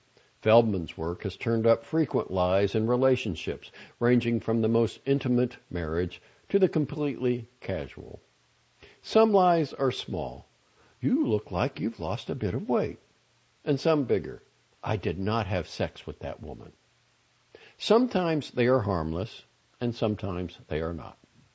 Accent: Massachusetts, United States; I might go on to say that I grew up in Boston. A lie, technically, since I really grew up in a small town about 40 minutes outside the city.

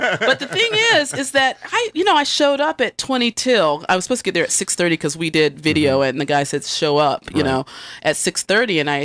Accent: Greenville, South Carolina, United States; I'm from Greenville, and that's where my family's from, Greenville, Lawrence, and Fountain Inn, and all of those areas.

